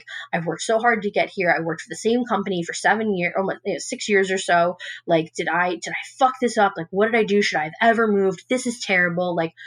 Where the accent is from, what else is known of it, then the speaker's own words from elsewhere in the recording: New York, United States; And I'm from New York. I love New York. I'm going to love New York until the day I die.